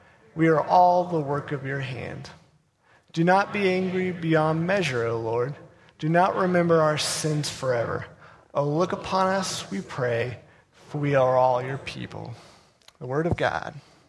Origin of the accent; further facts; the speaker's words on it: Ohio, United States; You know, I was up in Ohio. I'm from Ohio, and so Scarlet and Gray, you know, woo!